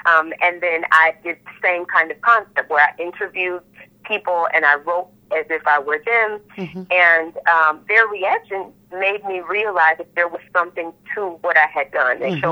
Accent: Gainesville, Florida, United States; I realized that in my community, I was raised in Gainesville, Florida.

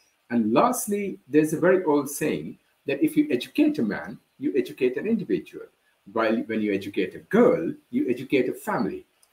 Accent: India; I'm originally from India, which is also a Commonwealth nation.

